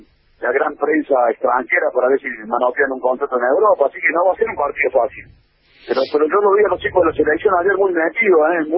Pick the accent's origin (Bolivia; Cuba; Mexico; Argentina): Argentina; Viste cómo somos los argentinos